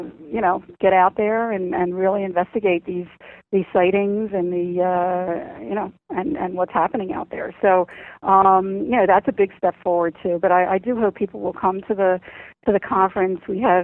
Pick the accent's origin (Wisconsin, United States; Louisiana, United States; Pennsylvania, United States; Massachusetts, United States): Pennsylvania, United States; Philadelphia; my hometown is Philadelphia, which is right across the bridge